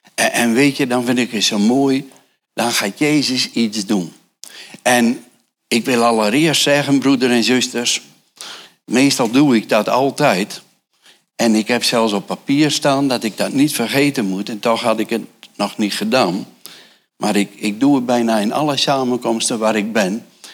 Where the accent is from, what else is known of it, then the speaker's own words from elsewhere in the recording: Urk, Flevoland, Netherlands; Tenminste, ik kom van Urk.